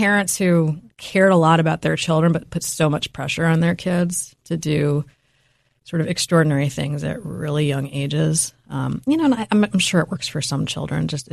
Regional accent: New York City, New York, United States; when I was growing up in New York City, again, very fast-paced environment.

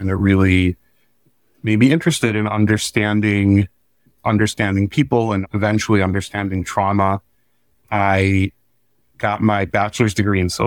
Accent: Michigan, United States; So I grew up in Michigan. I went to elementary school here.

